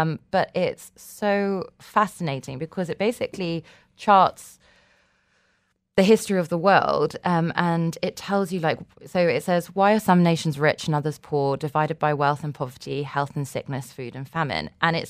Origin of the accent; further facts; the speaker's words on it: United Kingdom; now in Dubai, United Arab Emirates; as a British person